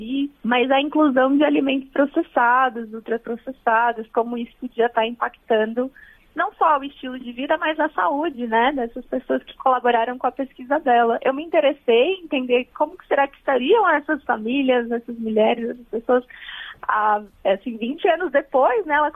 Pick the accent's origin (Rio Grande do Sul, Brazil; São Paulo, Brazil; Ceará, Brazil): São Paulo, Brazil; eu sou de São Paulo, né? Uhum. Tô fazendo meu doutorado aqui na Universidade de São Paulo. Eu morei um tempo na região de Altamira, me apaixonei pela Amazônia